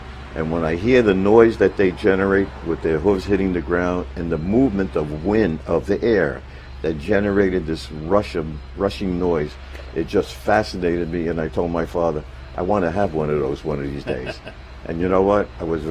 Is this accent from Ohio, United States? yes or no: no; Coney Island, New York, United States; as a young person growing up in Coney Island and during the war, I first saw horses that came through the streets.